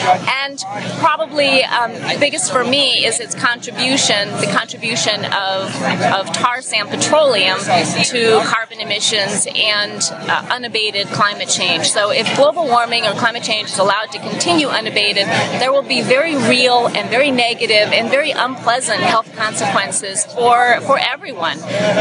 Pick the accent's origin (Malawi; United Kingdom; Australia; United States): United States; Baltimore, Maryland; I'm here from Baltimore as part of the Chesapeake Physicians for Social Responsibility.